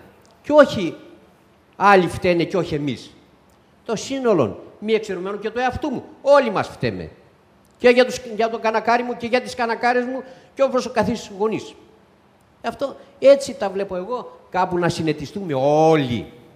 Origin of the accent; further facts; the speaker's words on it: Elassona, Thessaly, Greece; Από την Ελασσόνα και συγκεκριμένα από την Ξηροκρανιά του χωριού